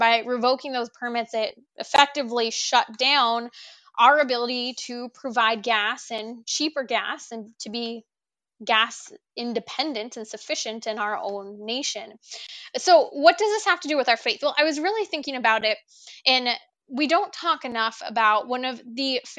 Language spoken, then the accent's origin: English; California, United States; my husband's from the Midwest and I'm from California